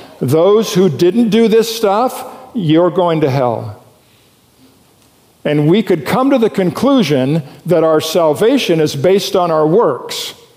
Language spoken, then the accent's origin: English; California, United States; born there; I was born in Central California